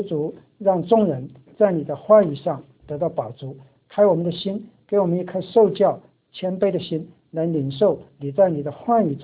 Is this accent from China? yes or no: yes; Sichuan, China; moved away as an adult; 你应该很容易知道那个我是四川人，对。我记得当年刚刚到北京那个读书的时候